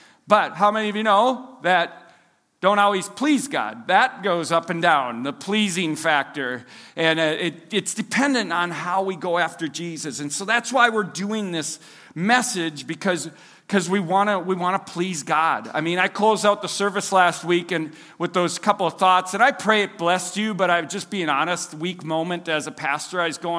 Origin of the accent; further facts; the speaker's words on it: Minnesota, United States; you know, like, we're Minnesotan, we say Colossians.